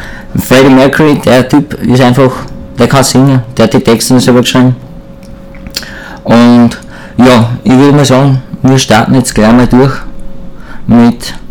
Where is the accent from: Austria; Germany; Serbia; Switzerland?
Austria; Linz, Upper Austria; bin aus Linz, bin 27 Jahre alt